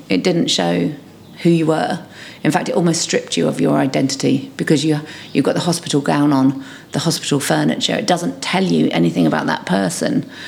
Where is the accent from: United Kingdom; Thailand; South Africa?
United Kingdom; Hackney, London; I'm an artist from Hackney. I'm from Hackney.